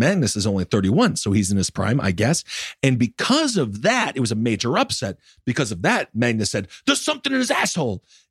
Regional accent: United States; But I'm an American.

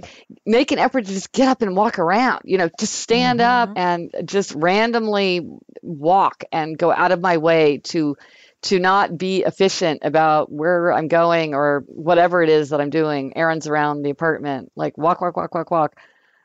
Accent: Kansas City, United States; born or raised there

